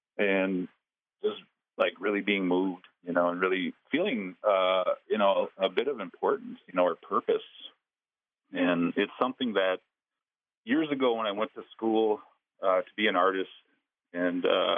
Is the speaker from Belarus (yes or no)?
no; Twin Cities, Minnesota, United States; I grew up in the Twin Cities, kind of removed from some of this cultural you know, language